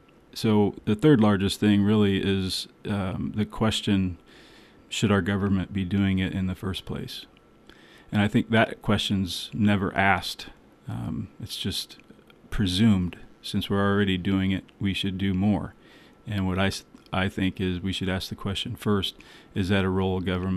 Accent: Fort Madison, Iowa, United States; I grew up in Fort Madison, Iowa. I went to school at Iowa State, graduated with a construction engineering degree, moved all over the country for about 10 years, moved back to Ainsworth, which is where I live with my wife and two boys.

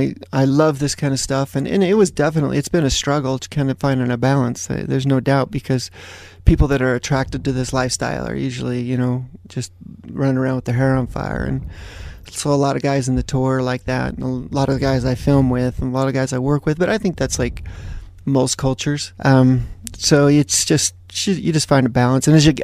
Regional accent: Cottonwood Heights, Utah, United States; also born or lived in California; No, I was in Cottonwood Heights. I went to Brighton High School. So yeah, it's I think once you grow up here, it's hard to leave. We were in California for 7 years, but came back.

